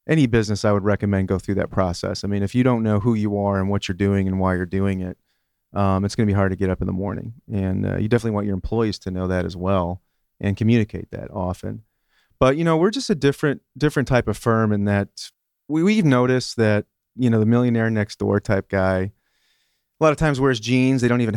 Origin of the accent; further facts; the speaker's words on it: Chicago, Illinois, United States; moved away; Yeah, well, actually, I grew up in Chicago. I used to have really, really bad allergies there